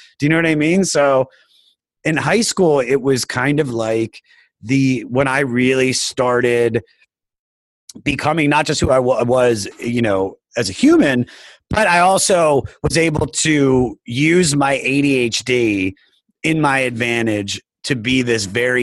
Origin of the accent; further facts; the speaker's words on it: Germantown, Maryland, United States; also born or lived in Baltimore; now in Los Angeles, United States; I'm from about 20 minutes north of Washington, D.C. in a town called Germantown. And then I said Baltimore for years because I lived in Baltimore for about 8 years before I moved to LA.